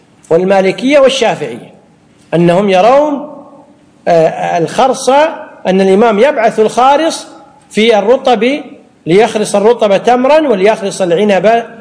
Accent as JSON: {"language": "Arabic", "country": "Kuwait", "said": "يمكن يسميه عندنا في الكويت شو يسمونها"}